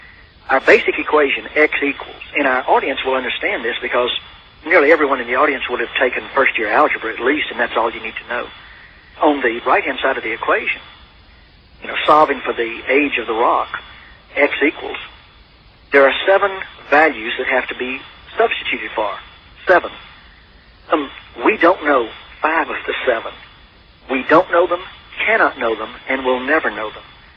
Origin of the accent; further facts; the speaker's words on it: Texas, United States; accent: Texan; Brother Hutchins, I'm a Texan. You know, I talk Texan.